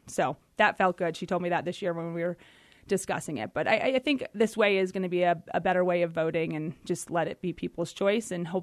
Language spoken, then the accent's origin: English; New England, United States; You know, we're originally from New England, and we do know what we're doing a little bit here.